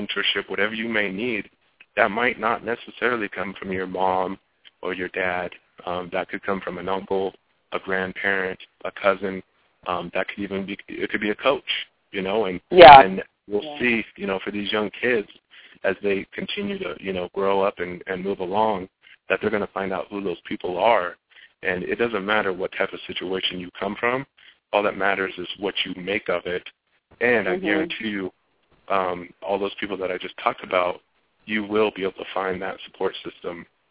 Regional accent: Colorado, United States; Yeah, actually, you know, growing up in Colorado, for the people that do know Colorado, there's a lot of outdoor things to do.

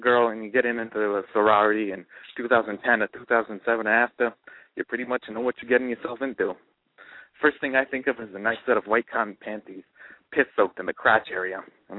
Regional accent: St. Paul, Minnesota, United States; from St. Paul, Minnesota.

